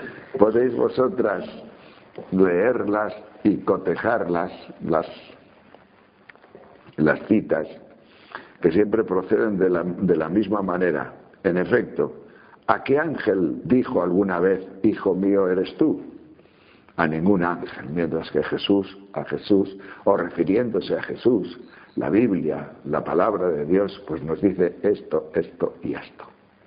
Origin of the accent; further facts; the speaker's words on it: León, Castile and León, Spain; Ahí, por ejemplo, el pan de mi tierra, el pan de León, son hogazas de 2 kilos